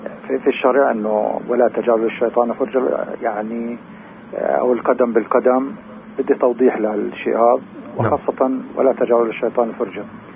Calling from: Ramallah, West Bank, Palestine; من رام الله.

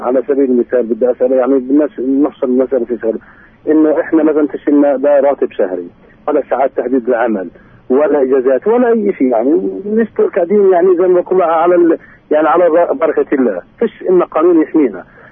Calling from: Al-Bireh, West Bank, Palestine; أنا بقول أنا بحكي معك من مدينة البيرة

